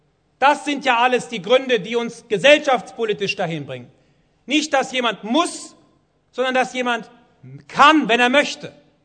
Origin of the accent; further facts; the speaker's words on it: Rhineland, Germany; kann ich Ihnen nur als Rheinländer sagen